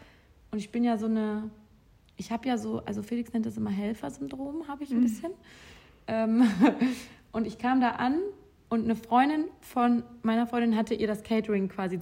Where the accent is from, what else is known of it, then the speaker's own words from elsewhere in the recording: Mönchengladbach, North Rhine-Westphalia, Germany; Ich komme aus Gladbach, sagt man. Ich komme aus Gladi. Ich bin Gladi.